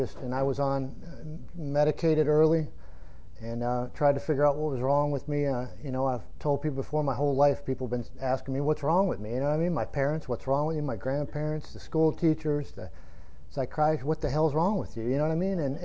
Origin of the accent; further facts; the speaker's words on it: Michigan, United States; I was born in Upper Michigan, a small town, little paper mill town.